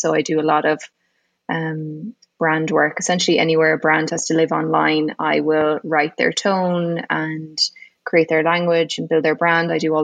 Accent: Galway, Connacht, Ireland; I'm from Galway originally.

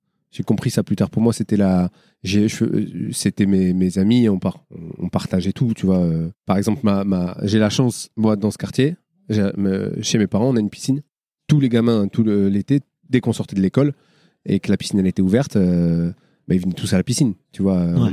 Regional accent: Marseille, Provence-Alpes-Côte d'Azur, France; Je viens des quartiers nord de Marseille, mais je ne viens pas du ruisseau.

